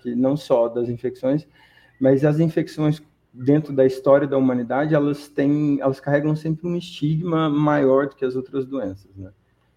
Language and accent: Portuguese; Minas Gerais, Brazil; now in São Paulo, Brazil; Eu sou de Minas, moro em São Paulo e atuo em São Paulo. E eu sou um homem gay, né?